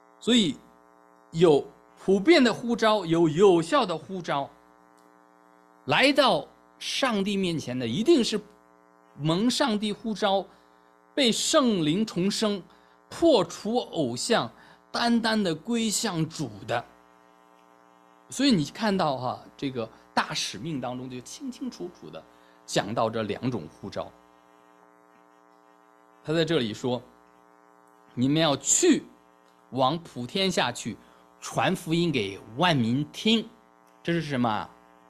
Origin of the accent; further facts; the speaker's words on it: China; now in United States; 我刚来美国的时候还不一样，因为我们在中国大陆的时候